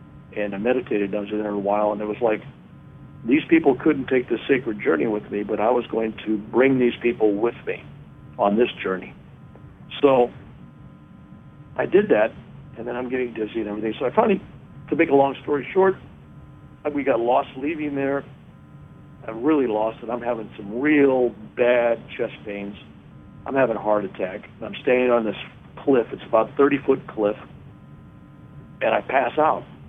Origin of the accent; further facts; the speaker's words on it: Ireland; But I'm Irish.